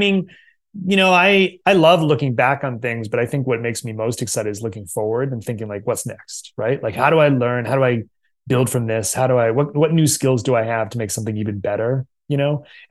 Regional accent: Massachusetts, United States; I grew up in Massachusetts, so not too far.

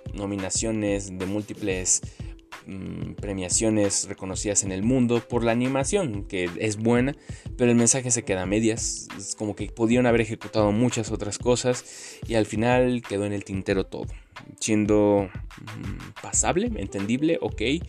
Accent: Mexico; así como los mexicanos en su momento fuimos

